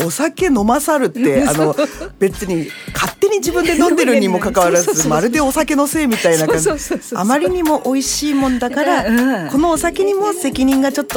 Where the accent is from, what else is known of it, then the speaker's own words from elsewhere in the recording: Hokkaido, Japan; accent: Hokkaido dialect; 私たちはもう根っからの北海道人いわゆるどさんこですけども